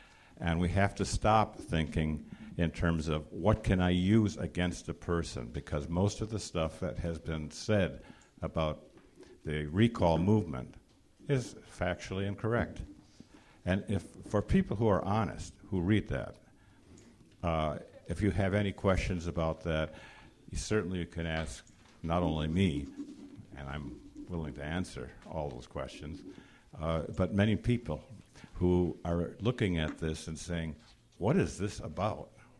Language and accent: English; Wisconsin, United States; Everywhere, I'm from Wisconsin